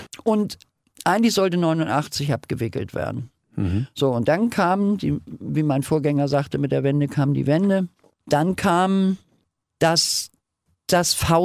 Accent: Hamburg, Germany; ich bin Hamburgerin, ich bin Feministin, ich bin Wessi

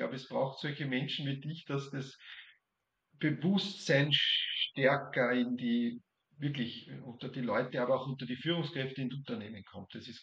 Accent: Austria; in diesem Netzwerk, das bei uns in Österreich wirklich gut aufgeht

